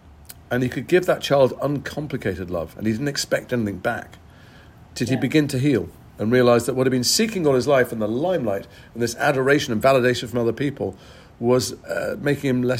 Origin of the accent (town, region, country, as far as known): England, United Kingdom